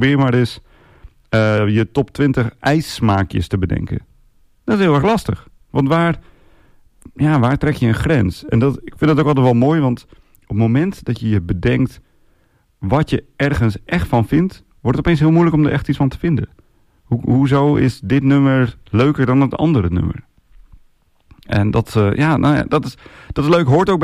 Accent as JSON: {"language": "Dutch", "town": "Assen", "region": "Drenthe", "country": "Netherlands", "tie": "born or raised there", "moved": "yes", "said": "Toen ik in Utrecht woonde, of in de buurt van Utrecht, ik woonde in Zeist, reed ik vaak naar mijn moeder toe, die in Assen woont, in Assen-Drenthe, waar ik ook ben geboren en getogen."}